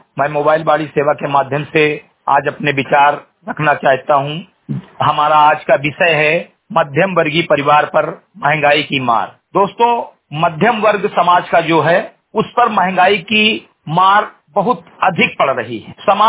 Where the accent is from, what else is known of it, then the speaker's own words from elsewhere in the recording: Bahraich, Uttar Pradesh, India; ग्राम सभा से मृगटेही विकासखंड मेंटुआ जनपद बहराइच का मूल निवासी हूं